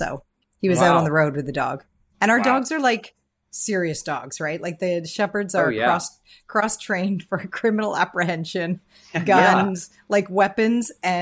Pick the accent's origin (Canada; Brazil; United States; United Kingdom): Canada; Ontario; now in Vancouver, Canada; I'm based in Vancouver, actually. I grew up in Southwestern Ontario, went to the University of Western Ontario. My parents are immigrants from India. My mom is British, but met my dad in India. So we're an immigrant family